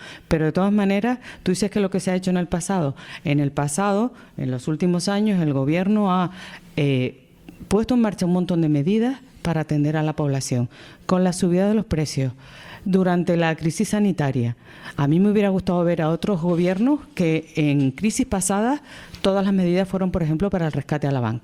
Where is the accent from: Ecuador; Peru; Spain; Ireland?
Spain; Canary Islands; mi tierra canaria, que yo soy tan canaria como cualquier otra persona